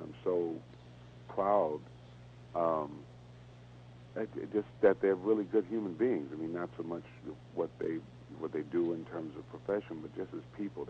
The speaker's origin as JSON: {"language": "English", "town": "Benton Harbor", "region": "Michigan", "country": "United States", "tie": "born or raised there", "said": "So I grew up in Benton Harbor, Michigan. You know, we were probably about as poor as you know, you can imagine."}